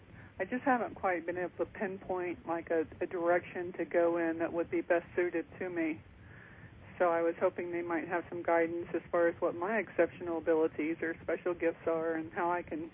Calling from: Maryland, United States; Maryland.

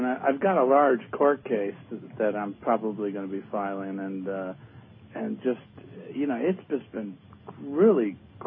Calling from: Cleveland, Ohio, United States; Calling from Cleveland, Ohio.

